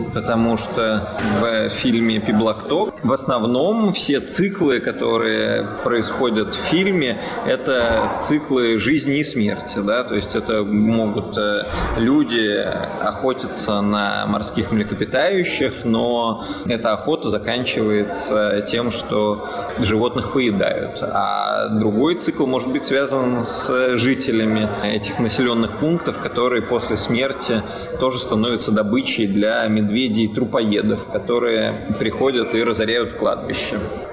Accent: Saint Petersburg, Russia; Ну, можно сказать, что мы из Петербурга.

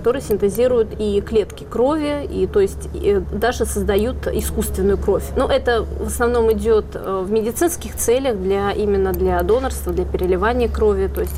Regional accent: Russia; И вот я была из России приглашена.

